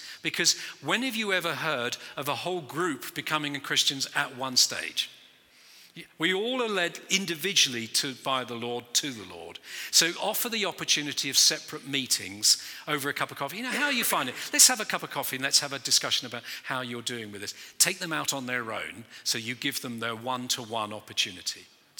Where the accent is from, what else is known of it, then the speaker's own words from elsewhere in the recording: United Kingdom; I'm British.